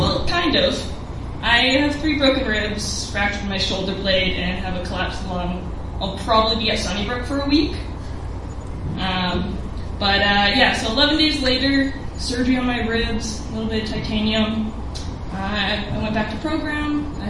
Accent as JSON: {"language": "English", "town": "Vancouver", "region": "British Columbia", "country": "Canada", "tie": "born or raised there", "said": "So I grew up in Vancouver."}